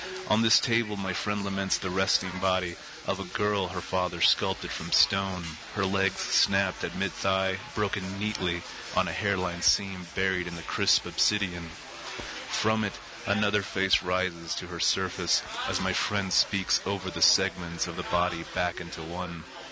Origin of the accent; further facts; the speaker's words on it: El Paso, Texas, United States; So I grew up in El Paso, Texas, and just kind of came north from there.